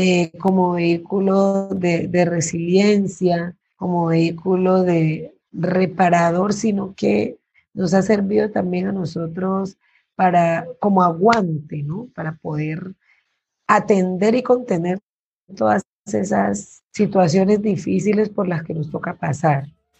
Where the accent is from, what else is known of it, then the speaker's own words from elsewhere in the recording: Timbiquí, Cauca, Colombia; born there; Santa Bárbara, que es la zona urbana en donde yo nací, queda en mitad del río, que es la ribera del río Timbiquí, pero queda también a 10 minutos del mar. Es un pueblo mágico